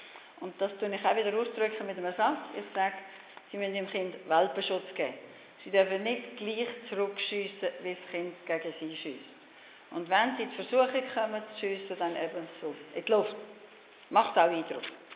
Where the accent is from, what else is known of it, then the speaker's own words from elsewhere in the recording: Aargau, Switzerland; Ich kenne das Schulsystem nicht im Kanton Luzern, ich komme aus dem Aargau